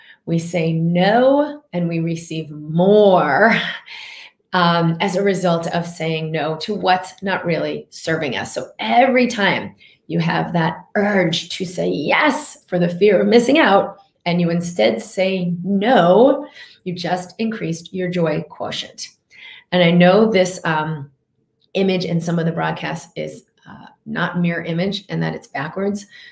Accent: Massachusetts, United States; now in Durango, United States; Cool, I grew up right outside of Boston. So I am now broadcasting from Durango, Colorado, a very, very beautiful place in the mountains.

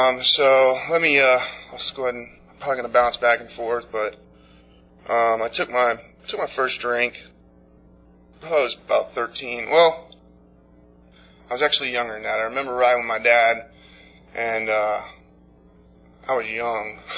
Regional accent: Orlando, Florida, United States; born there; I was born in Orlando, Florida, to a loving family.

